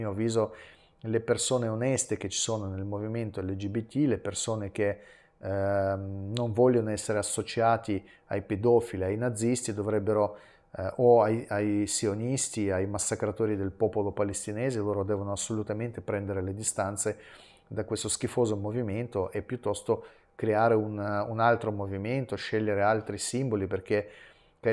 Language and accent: Italian; Milan, Lombardy, Italy; moved away as an adult; da milanese che da molti anni ha vissuto a Milano, io mi reputo milanese, lì ho comprato la mia casa